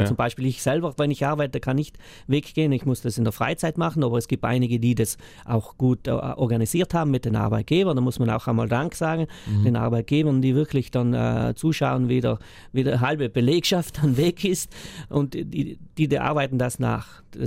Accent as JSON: {"language": "German", "town": "Lana", "region": "Trentino-Alto Adige", "country": "Italy", "tie": "born or raised there", "said": "In Lana lebe ich eigentlich seit ich auf der Welt bin. Ja. Besser gesagt, wir sind in Cherms geboren, die meisten Lahner noch, bis zu einem gewissen Jahrgang."}